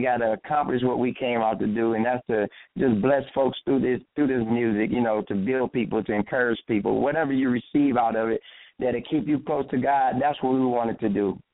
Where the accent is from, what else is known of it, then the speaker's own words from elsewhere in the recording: Michigan, United States; I'm from Michigan.